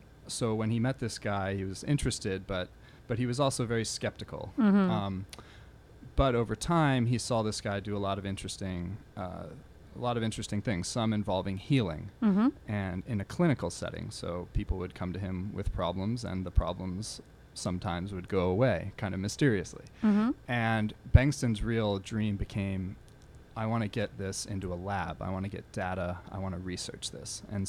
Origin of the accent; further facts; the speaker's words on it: Ghent, New York, United States; I'm from Ghent, New York. I grew up on Gallagher Stud Farm, which is right off of 9H near Kinderhook. So I'm from this area